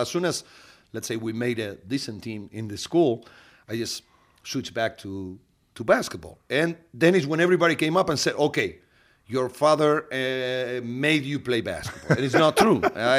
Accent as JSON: {"language": "English", "town": "Vitoria-Gasteiz", "region": "Basque Country", "country": "Spain", "tie": "born or raised there", "said": "It was my hometown. Probably one of my dreams was playing for Baskonia back on those days."}